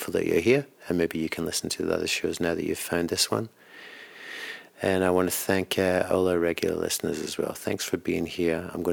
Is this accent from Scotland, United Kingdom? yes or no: yes; Edinburgh, Scotland, United Kingdom; now in Sydney, Australia; I live in Sydney, but I'm from Edinburgh in Scotland.